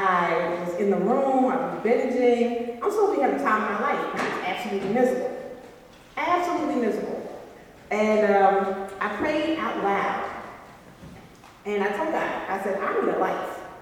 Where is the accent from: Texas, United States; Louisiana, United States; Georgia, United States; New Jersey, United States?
New Jersey, United States; Atlantic City; I'm from Atlantic City.